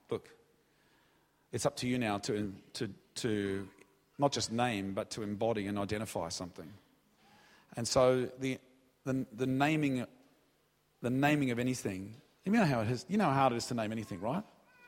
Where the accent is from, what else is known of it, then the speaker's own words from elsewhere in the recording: Australia; And I'm Australian, I wouldn't say anything like that normally.